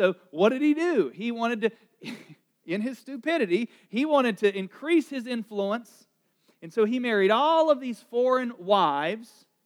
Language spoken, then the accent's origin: English; North Carolina, United States; accent: Southern; a little southern there, I know. I am from North Carolina, comes out every now and again.